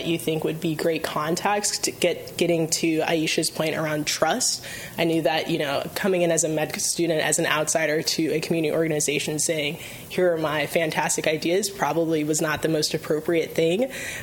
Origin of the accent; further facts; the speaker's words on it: Denver, Colorado, United States; but I am not from the Bay Area. I'm originally from Denver.